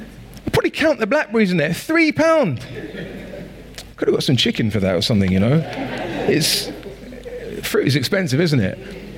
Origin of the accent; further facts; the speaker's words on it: Norbury, London, United Kingdom; I grew up in Norbury and there was this allotment behind where I lived on Green Lane for a few years